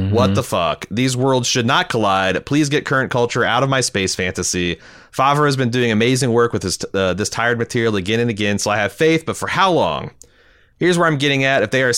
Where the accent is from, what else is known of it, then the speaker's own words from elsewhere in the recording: New Zealand; I thought as a New Zealander, I could give some context. I'm not Maori, but I have been exposed to enough of the culture that there's a few things I feel comfortable saying with some confidence.